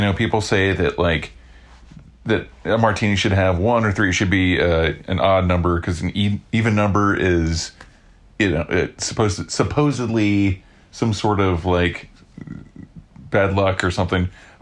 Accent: Oklahoma, United States; When I do a shot of vodka, I do it in two steps because I'm from Oklahoma.

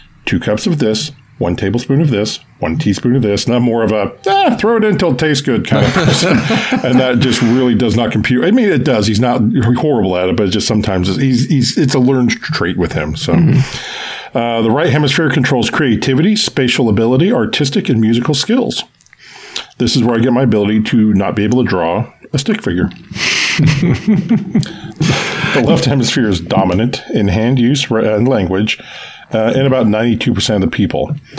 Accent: Oklahoma, United States; also born or lived in Canada; Well, I'm a mix of nice, and I grew up in Oklahoma.

